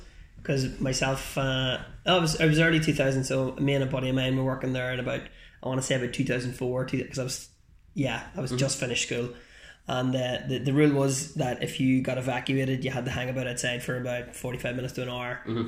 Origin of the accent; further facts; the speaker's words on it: Bessbrook, Northern Ireland, United Kingdom; No, I'm from Bessbrook, but my dad's from the Summon.